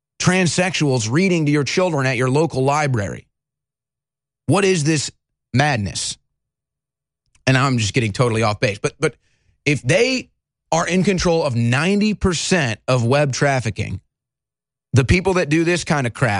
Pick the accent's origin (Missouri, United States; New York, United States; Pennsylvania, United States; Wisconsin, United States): Missouri, United States; St. Louis; real close to my hometown of St. Louis, bit of a kinship there.